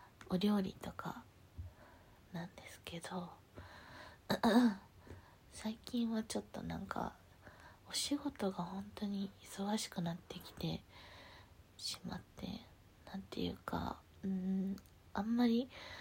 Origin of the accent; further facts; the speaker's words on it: Tokyo, Japan; 出身は東京、生まれ東京育ちで、ずっと東京にいるっていう